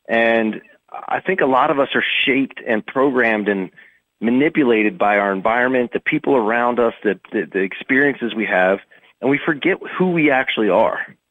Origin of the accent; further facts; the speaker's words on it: Philadelphia, Pennsylvania, United States; now in Ocean City, United States; I grew up outside of Philly.